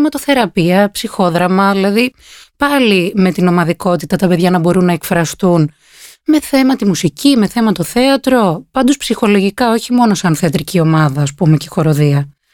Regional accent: Pyrgos, Western Greece, Greece; moved away as an adult; now in Athens, Greece; Νομίζω όταν έφυγα από τον Πύργο, επειδή μεγάλωσα μέχρι τα 18 εκεί, όταν έφυγα ήταν πάρα πολύ περίεργα, πάρα πολύ διαφορετικά. Ήρθα στην Αθήνα

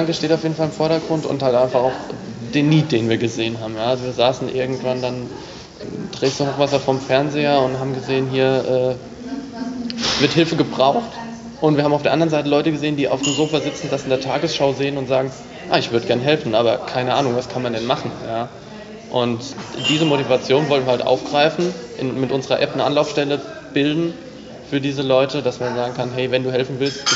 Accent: Wiesbaden, Hesse, Germany; ich komme aus Wiesbaden, studiere da auch

